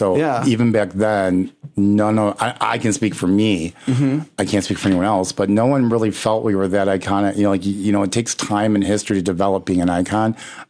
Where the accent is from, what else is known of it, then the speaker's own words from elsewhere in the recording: Midwest, United States; was mostly stoked because we're both from the Midwest.